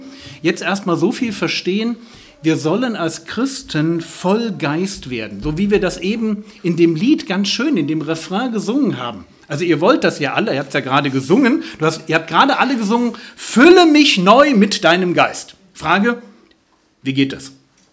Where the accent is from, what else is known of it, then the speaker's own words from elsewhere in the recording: Berlin, Germany; Ich bin aus Berlin, Berlin-Spandau. Ich bin dort in der EFG, The Rock Christuskirche. Das ist eine kleine Gemeinde